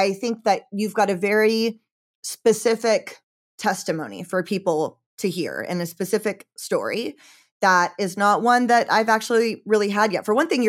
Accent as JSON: {"language": "English", "region": "Georgia", "country": "United States", "said": "not that Arkansas is not sophisticated and hip, but listen, I'm from Georgia."}